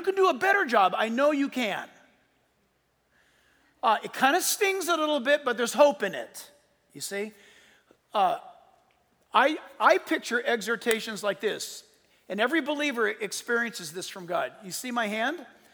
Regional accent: San Diego, California, United States; And when I grew up, I was born in San Diego.

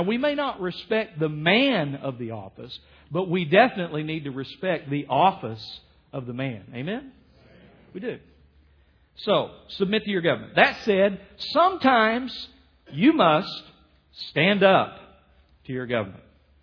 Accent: Tennessee, United States; I'm from Tennessee, I can do that one.

